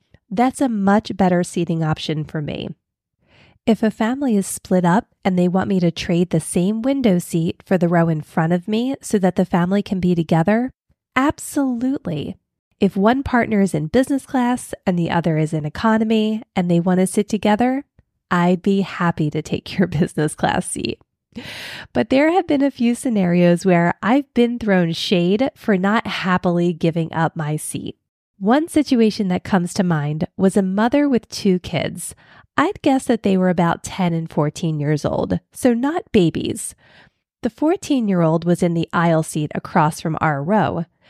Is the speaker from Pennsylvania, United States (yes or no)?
yes; Philadelphia, Pennsylvania, United States; the one thing that I learned growing up in Philly that I try never to practice but still respect is that people have the right to be assholes for no reason.